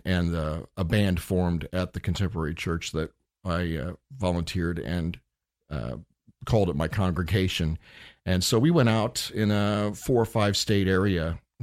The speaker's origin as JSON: {"language": "English", "region": "Indiana", "country": "United States", "tie": "born or raised there", "said": "They were religious folks, and I grew up in Indiana."}